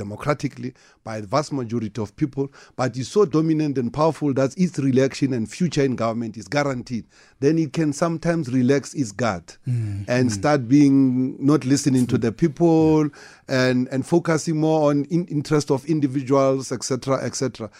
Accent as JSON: {"language": "English", "country": "South Africa", "said": "I'm a South African."}